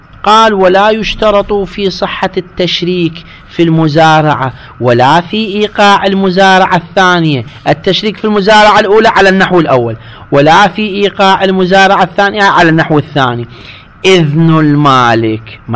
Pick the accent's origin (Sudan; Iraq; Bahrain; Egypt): Iraq; احنا مثلا عندنا في العراق